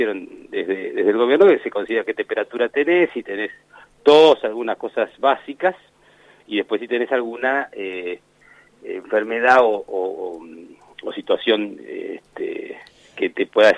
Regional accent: La Plata, Buenos Aires Province, Argentina; yo soy de La Plata

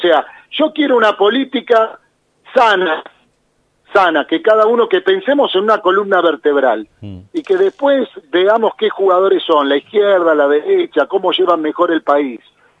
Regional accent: Villa Carlos Gardel, Buenos Aires Province, Argentina; Yo vengo de la Villa Carlos Gardel

